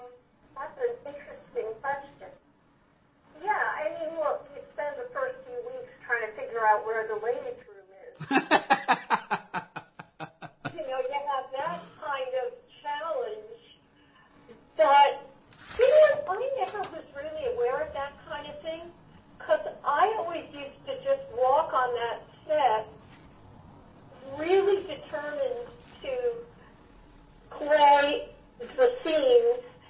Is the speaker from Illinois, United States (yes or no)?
no; New York, United States; and as a New Yorker, a reality that I absolutely loved.